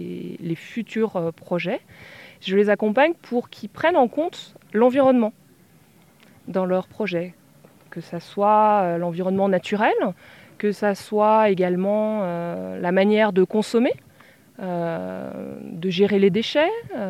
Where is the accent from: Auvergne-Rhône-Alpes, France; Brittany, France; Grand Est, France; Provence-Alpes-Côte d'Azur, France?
Auvergne-Rhône-Alpes, France; Chamonix; Moi, je suis née à Chamonix. J'ai grandi ici, comme beaucoup.